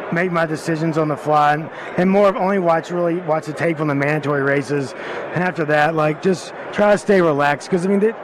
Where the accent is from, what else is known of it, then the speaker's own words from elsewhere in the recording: Shreveport, Louisiana, United States; I'm from Shreveport, Louisiana, so it's about a 2.5-hour drive to Oaklawn.